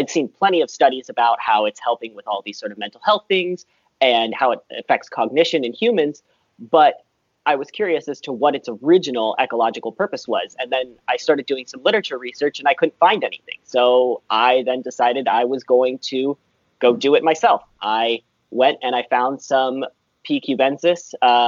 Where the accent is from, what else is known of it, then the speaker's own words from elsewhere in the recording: San Diego, California, United States; when I grew up here in San Diego, it's pretty dry.